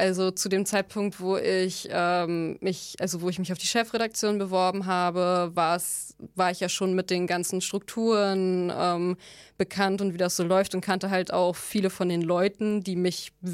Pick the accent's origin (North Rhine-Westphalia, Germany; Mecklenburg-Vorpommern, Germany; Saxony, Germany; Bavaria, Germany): Mecklenburg-Vorpommern, Germany; Ich bin Landeskind, ich bin aus MV, born and bred hier sozusagen.